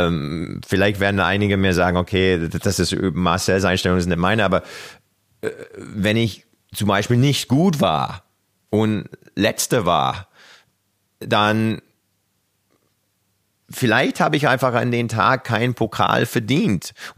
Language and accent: German; Kamloops, British Columbia, Canada; born or raised there